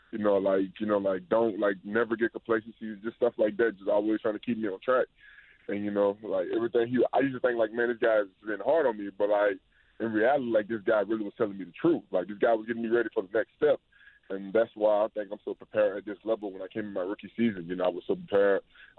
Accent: Louisiana, United States; Yes, because I'm Cajun. I'm from Louisiana, so sometimes people don't understand what I'm saying.

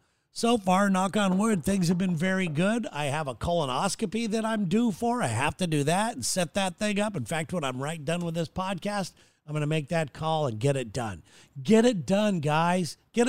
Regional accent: United States; As an American guy, I'm honored.

